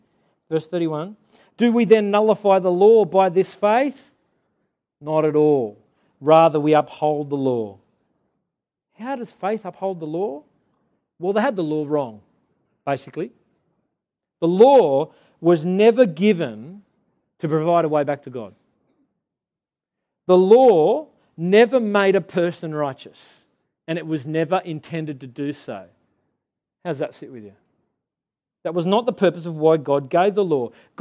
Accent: New South Wales, Australia; Back in the 90s, I grew up in the Shire.

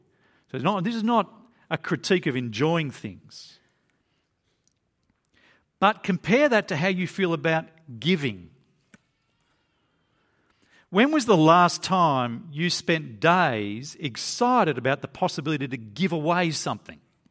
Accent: Australia; I'm an Australian. I love my coffee, okay?

